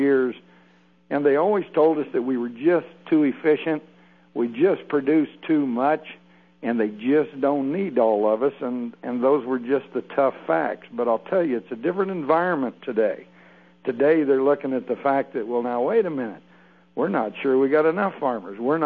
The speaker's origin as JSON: {"language": "English", "region": "Kansas", "country": "United States", "said": "No, I'm from Kansas, but I'm on the road working."}